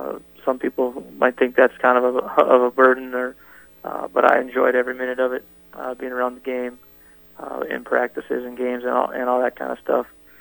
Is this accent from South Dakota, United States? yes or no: yes; Huron, South Dakota, United States; growing up in Huron, kind of like what you said, you know, we play games, and back then, it seemed like Huron had a lot more Friday, Saturday games